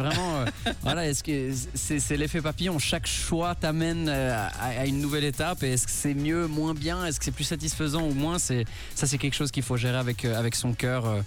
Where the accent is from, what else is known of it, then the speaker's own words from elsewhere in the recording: Switzerland; c'est où je suis né, j'ai grandi en Suisse. C'est un pays où il y a toutes mes attaches.